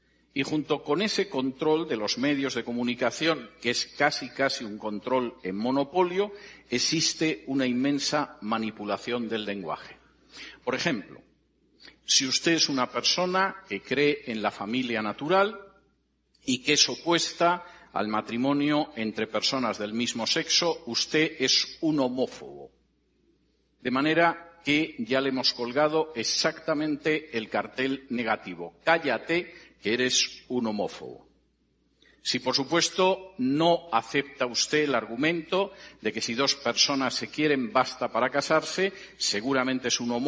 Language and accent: Spanish; Spain; en mi país de origen, en España